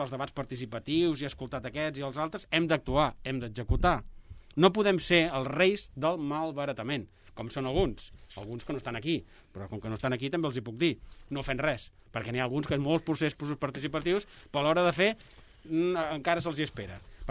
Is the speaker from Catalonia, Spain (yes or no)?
yes; Catalonia, Spain; jo no soc de la Concòrdia, soc de la Creu Alta